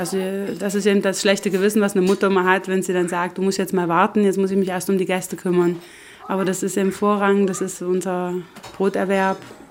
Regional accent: East Germany, Germany; Ich bin ja in der DDR groß geworden, bin also atheistisch groß geworden.

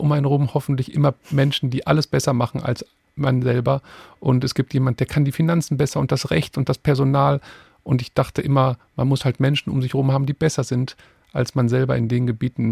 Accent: Witten, North Rhine-Westphalia, Germany; habe mein Abitur in Nordrhein-Westfalen, ich komme aus Witten, gemacht.

